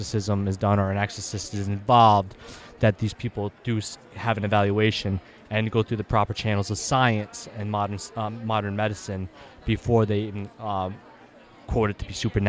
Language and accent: English; Rhode Island, United States; is I'm from Rhode Island.